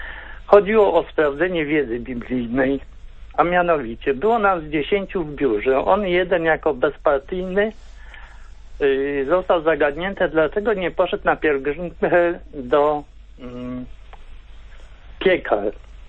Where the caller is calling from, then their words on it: Lublin Voivodeship, Poland; Tak się dobrze złożyło. Ta pani z Zamojskiego i ja z Zamojskiego dzwonię.